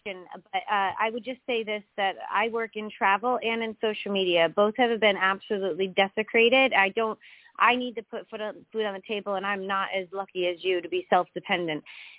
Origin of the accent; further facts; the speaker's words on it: Canada; And, of course, I'm Canadian, too, and I find it disgusting